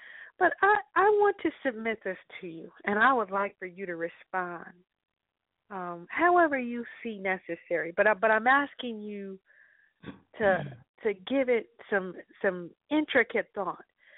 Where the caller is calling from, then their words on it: California, United States; Okay, I'm calling from Northern California.